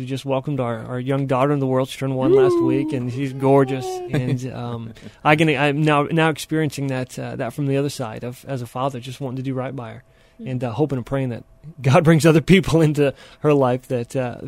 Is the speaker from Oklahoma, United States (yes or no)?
yes; Tulsa, Oklahoma, United States; Yeah, the quick version is I grew up in the middle of the country. Grew up in Oklahoma, Tulsa, Oklahoma, and born to a large, loud Italian family.